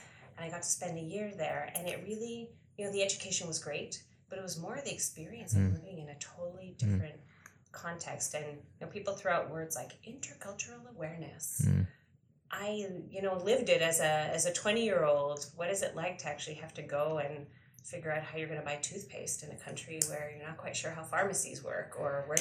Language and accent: English; Canada; I just thought of myself as a Canadian.